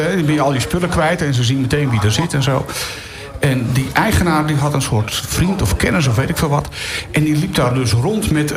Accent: Leiden, South Holland, Netherlands; Ik kwam namelijk uit Leiden. Mijn ouders zijn hier een bedrijf begonnen in 85. En in de beginperiode reden we heen en weer. Dus van ons huis in Leiden hier naartoe.

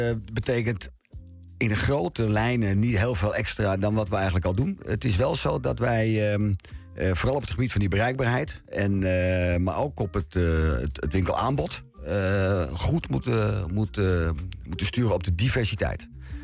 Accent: Bussum, North Holland, Netherlands; Ik ben natuurlijk geboren en getogen in Bussum.

